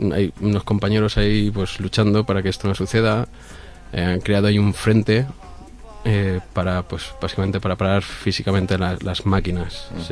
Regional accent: Spain; now in Ireland; Yo soy español, pero he estado viviendo los últimos 3 años en Irlanda

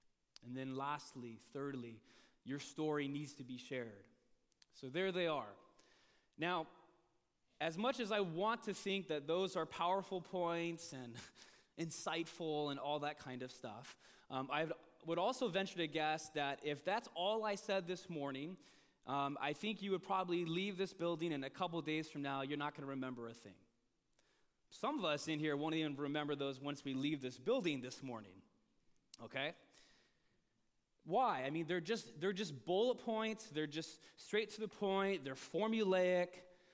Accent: Riverside, California, United States; this is hotter than a July summer day in the Inland Empire. And I grew up in Riverside, and it can get hot.

